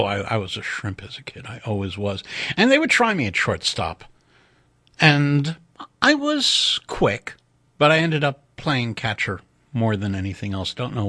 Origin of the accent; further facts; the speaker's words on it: Queens, New York, United States; I come from the next generation. I grew up in Queens, in the shadow of Shea Stadium, which is the closest thing that you had to a successor of the Dodgers.